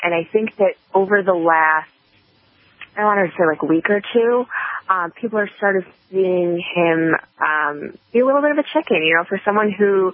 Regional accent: New York, United States; I'm a little more socially conservative than Carol, but I'm still a New Yorker, and I'm also a fellow member of the Jewish tribe.

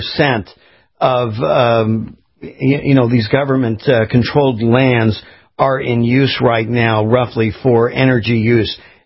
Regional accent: California, United States; I grew up in California where it was an absolute mess.

